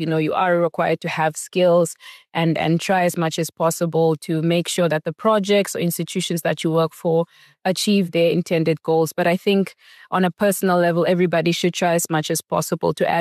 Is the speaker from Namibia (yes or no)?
yes; Windhoek, Khomas, Namibia; I am a young person. I'm from Namibia, born and raised here in Windhoek. I went to school here. I went to university here